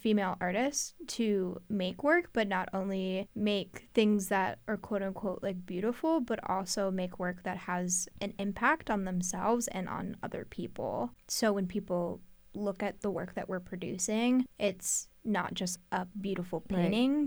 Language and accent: English; San Antonio, Texas, United States; now in Waco, United States; No, I am actually from San Antonio.